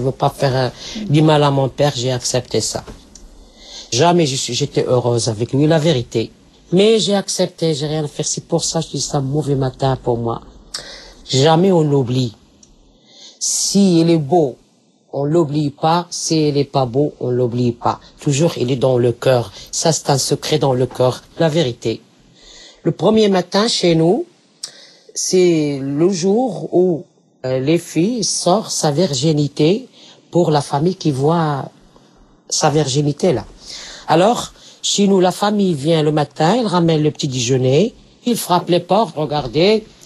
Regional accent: Casablanca, Casablanca-Settat, Morocco; French is a second language; je suis marocaine, casablancaise.

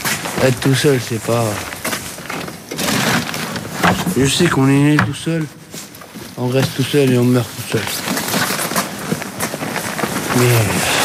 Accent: Marseille, Provence-Alpes-Côte d'Azur, France; Je suis marseillais, moi.

